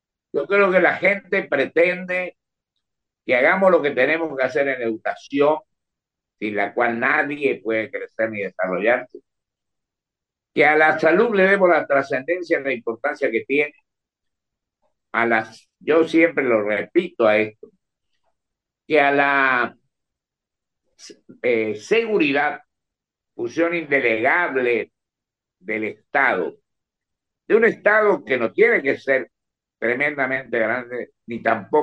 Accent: Argentina; somos argentinos y tenemos la obligación, más que discursos, más que palabras

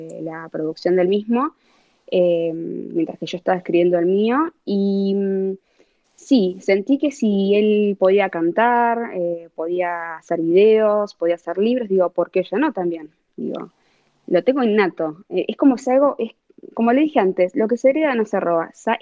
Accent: Buenos Aires, Argentina; Nací en Argentina, en Buenos Aires, en Capital Federal.

